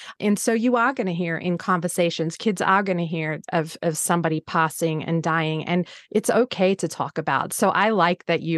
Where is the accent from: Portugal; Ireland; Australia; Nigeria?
Australia; being Australian, any friends with younger children, they laugh at the way I say this word